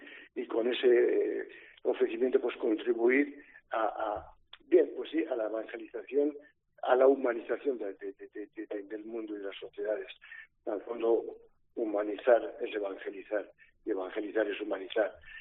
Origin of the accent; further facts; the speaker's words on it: Spain; cuando he vuelto a Europa, cuando he vuelto a España, cuando he vuelto a mi tierra, pues uno se siente bastante extranjero